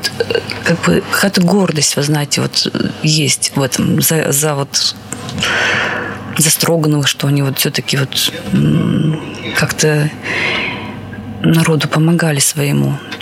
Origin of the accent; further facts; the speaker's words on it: Kudymkar, Perm Krai, Russia; потому что я с Кудымкара